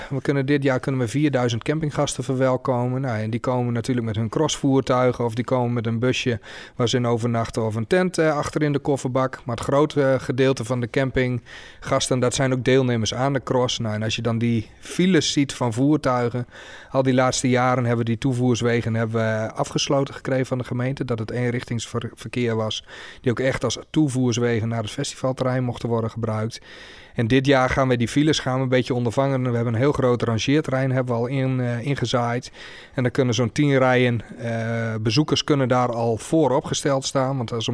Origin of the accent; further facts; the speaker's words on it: Drouwenerveen, Drenthe, Netherlands; now in Amersfoort, Netherlands; Ik ben geboren en getogen Drent. Geboren en opgegroeid in Drouwenveen.